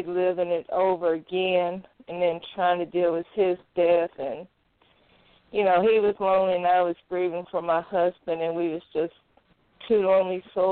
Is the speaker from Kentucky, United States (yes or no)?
yes; Kentucky, United States; I'm from Kentucky.